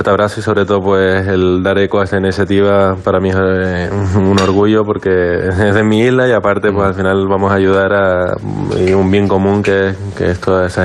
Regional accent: La Palma, Canary Islands, Spain; soy de La Palma, es cierto que entreno en el CAR de Sant Cugat, en Barcelona, y yo viví la erupción allí

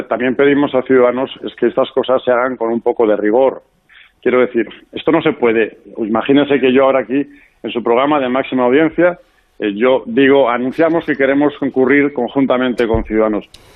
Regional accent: Vitoria, Basque Country, Spain; Bueno, pues en Álava, en mi tierra, en Vitoria, de donde fui alcalde y donde me presento

